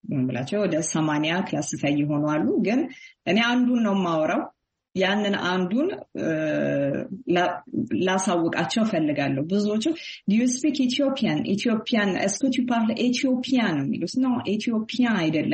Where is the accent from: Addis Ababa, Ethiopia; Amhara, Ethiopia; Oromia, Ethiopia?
Addis Ababa, Ethiopia; moved away as an adult; also born or lived in Montpellier, France / Washington DC, United States; የተወለድኩትና ያደግኩት አዲስ አበባ ኢትዮጵያ ነው። ከእንግዲህ ከዜሮ ክፍል ከመዋለ ህጻናት እስከ 12ኛ ክፍል 12 ፕላስ 1 በሊሴ ገብረ ማርያም በአዲስ አበባ ከተማ ተምሬያለሁኝ።